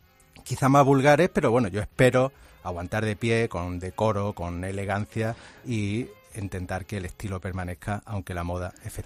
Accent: Spain; yo soy español, sí.

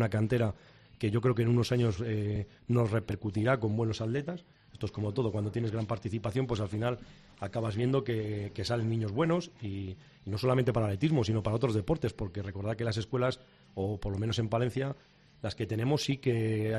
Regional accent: Germany; Spanish is a second language; now in Spain; Bueno, yo no soy español de nacimiento, soy alemán, y yo en aquel momento estaba allí. Yo era un niño que vivía allí

